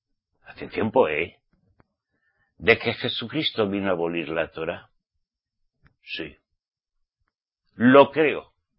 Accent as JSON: {"language": "Spanish", "town": "Pamplona", "region": "Navarre", "country": "Spain", "tie": "born or raised there", "said": "en mi país, en mi tierra, Pamplona, Navarra, ahí hacían a los curas."}